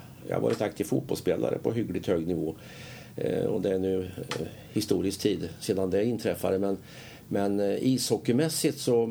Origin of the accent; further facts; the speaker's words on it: Östergötland, Sweden; born there; also born or lived in Linköping / Stockholm; now in Skövde, Sweden; jag ju från början skötte. Jag är född strax utanför Norrköping.